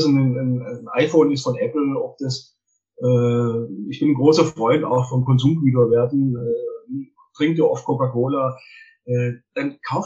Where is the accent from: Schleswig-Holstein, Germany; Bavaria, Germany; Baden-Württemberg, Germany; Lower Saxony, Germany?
Baden-Württemberg, Germany; accent: Swabian; also ich bin ja ein Schwabe, wie man wahrscheinlich aushört.